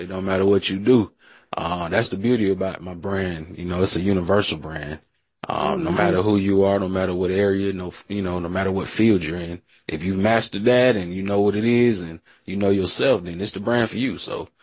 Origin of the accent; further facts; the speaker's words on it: Atlanta, Georgia, United States; I'm from Atlanta, so that's how we was moving.